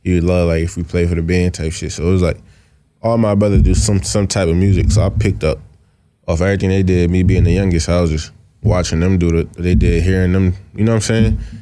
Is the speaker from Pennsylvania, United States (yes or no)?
yes; Philadelphia, Pennsylvania, United States; Nah, Philly. I grew up in the trenches. Like, I'm from Alderney, you know what I'm saying? So I grew up in Alderney, my grandma's house. It's just Philly, bro.